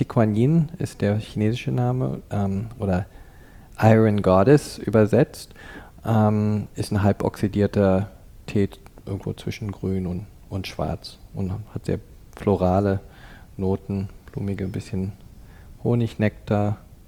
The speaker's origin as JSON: {"language": "German", "country": "Canada", "tie": "born or raised there", "also_born_or_lived": "Cologne, Germany", "moved": "as an adult", "said": "ich bin 50 Jahre alt, bin in Deutschland, in Köln geboren und in Kanada aufgewachsen, ab dem Alter von 9 Jahren, habe also meine formativen Jahre in Kanada verbracht, bin mit Mitte 20 wieder zurück nach Europa gekommen, damals auch im Rheinländischen angefangen"}